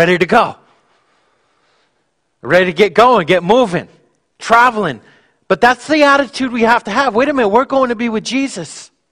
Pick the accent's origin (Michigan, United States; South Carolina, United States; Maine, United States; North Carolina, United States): Maine, United States; I grew up in Maine. I used to boil my own maple syrup.